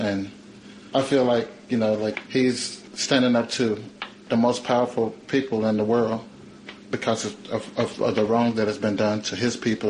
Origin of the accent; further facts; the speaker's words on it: West Virginia, United States; now in Portland, United States; from West Virginia. I came to Portland in 85 because it wasn't too much work back in West Virginia.